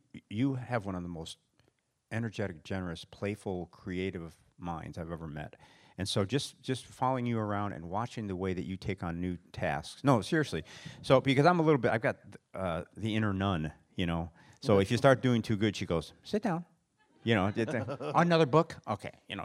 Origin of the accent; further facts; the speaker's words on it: Texas, United States; I came from West Texas.